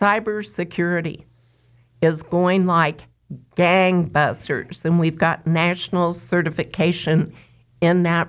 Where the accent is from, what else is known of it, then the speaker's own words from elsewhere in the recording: Eureka, Kansas, United States; I grew up in Eureka, Kansas.